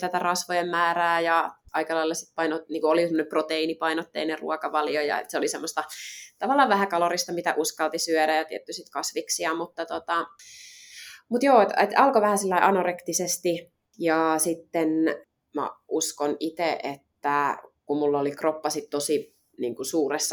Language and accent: Finnish; Mikkeli, South Savo, Finland; now in Helsinki, Finland; mä oon tosiaan nyt tällä hetkellä niin 32-vuotias ja oon alun perin Mikkelistä kotoisin, eli Mikkelissä oon syntynyt ja siellä varttunut, käynyt koulut. Ja lukion jälkeen sitten mä muutin tänne Helsinkiin opiskelemaan bioanalytiikkaa.